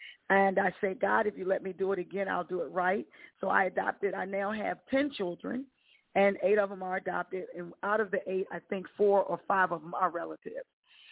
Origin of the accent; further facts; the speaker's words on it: Washington, District of Columbia, United States; For me, I grew up in D.C., born and raised in Washington, D.C.